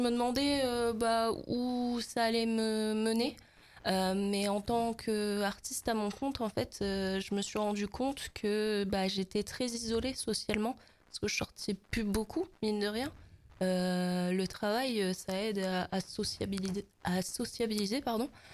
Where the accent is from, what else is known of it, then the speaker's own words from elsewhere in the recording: Hazebrouck, Hauts-de-France, France; j'ai 26 ans, je suis artiste peintre actuellement et je viens d'Hasbrook.